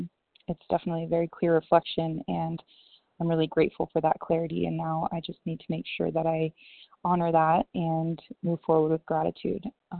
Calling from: Costa Rica; compulsive overeater. I am in Costa Rica, so I believe that's mountain time.

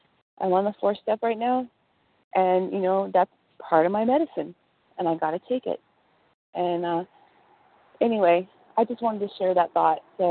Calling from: East Los Angeles, California, United States; I'm calling from East Los Angeles, California.

